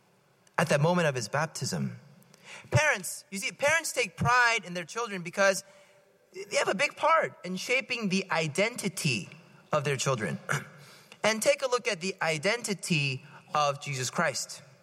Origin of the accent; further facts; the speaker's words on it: Palo Alto, California, United States; No, I'm actually local. Like, I'm from Palo Alto. I mean, I'm not Campbell, but I'm from Palo Alto, and my parents, they're there.